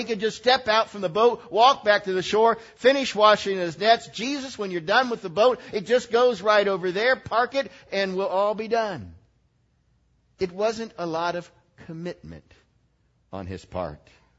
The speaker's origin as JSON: {"language": "English", "town": "Lancaster", "region": "Ohio", "country": "United States", "tie": "born or raised there", "also_born_or_lived": "Logan, Ohio", "said": "I grew up in Lancaster, but then my parents moved for my last 3 years, and I went to Logan High."}